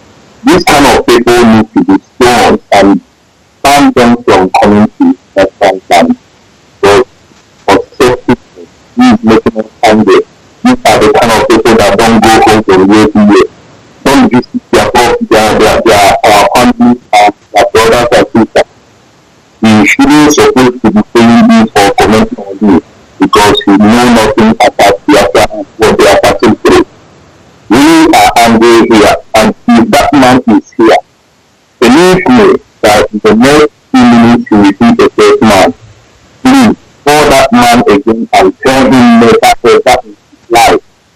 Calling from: Malaysia; I'm calling from Malaysia.

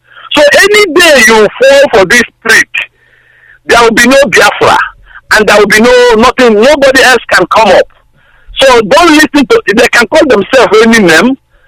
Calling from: Dublin, Leinster, Ireland; I'm calling from Dublin, Ireland.

